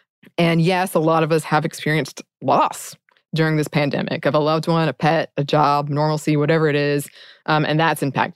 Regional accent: United States; And I think from my experience as an American, it's, insurance, I didn't even know you could get that covered.

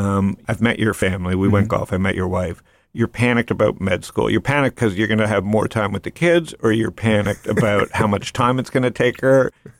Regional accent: Toronto, Ontario, Canada; But I grew up in Toronto, and we had two choices of Sunday football.

